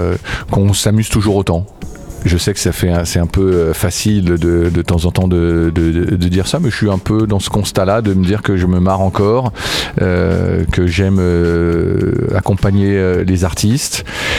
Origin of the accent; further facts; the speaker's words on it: France; je suis français